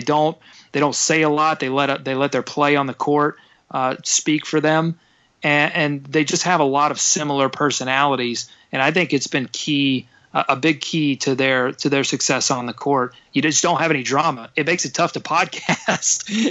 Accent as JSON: {"language": "English", "town": "Gastonia", "region": "North Carolina", "country": "United States", "tie": "born or raised there", "said": "They filmed part of Talladega Nights, Ballad of Ricky Bobby. They filmed part of it in Gast"}